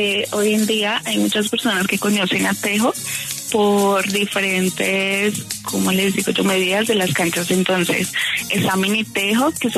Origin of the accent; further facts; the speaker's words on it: Villapinzón, Cundinamarca, Colombia; Bueno, les cuento, soy de Villapinzón, Cundinamarca. Esto es cundiboyacense, para ponerlos un poquito más en contexto de la región.